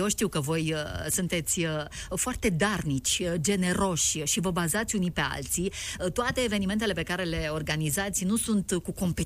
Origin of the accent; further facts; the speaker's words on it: Ploiești, Prahova, Romania; also born or lived in Piatra Neamț; Eu când am venit în Moldova, eu sunt ploieșteancă, acolo am locuit 3 ani